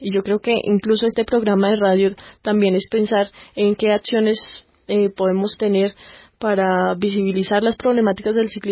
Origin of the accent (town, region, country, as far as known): Colombia